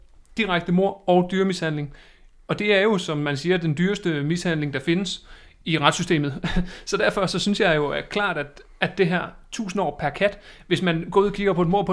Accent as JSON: {"language": "Danish", "town": "Viborg", "region": "Central Denmark Region", "country": "Denmark", "said": "Altså jeg kommer fra Viborg, og der har vi altid gjort det"}